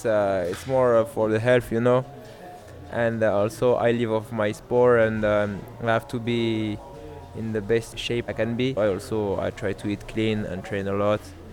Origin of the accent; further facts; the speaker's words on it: Clermont-Ferrand, Auvergne-Rhône-Alpes, France; now in Paris, France; I live in Paris, but I am originally from Clermont-Ferrand. It's a city in the center of France. My parents are born and raised in Algeria, and after they came here, and I'm born in France. But I got two nationalities and the two passports.